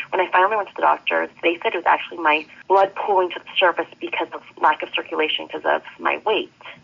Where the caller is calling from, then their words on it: Toronto, Ontario, Canada; I'm from Toronto.